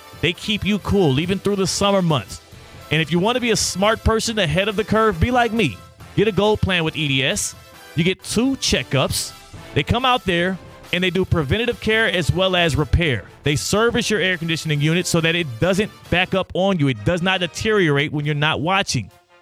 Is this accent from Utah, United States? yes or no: no; Houston, Texas, United States; I'm a Canes fan. I have been since I grew up in Houston